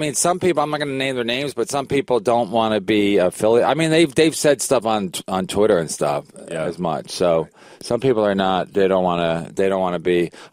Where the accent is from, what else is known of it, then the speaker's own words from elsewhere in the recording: Philadelphia, Pennsylvania, United States; I'm from Philadelphia. That's how we talk. Maybe Wednesday.